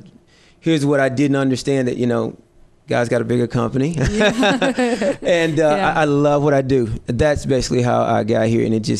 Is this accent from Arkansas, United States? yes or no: yes; Marble, Arkansas, United States; Okay. I'm originally from Marble, Arkansas. Got a little military background, college background